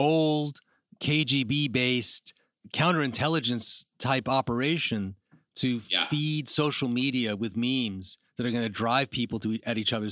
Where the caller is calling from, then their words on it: New York City, New York, United States; I'm calling from New York City, so I'm raising my hand like we're one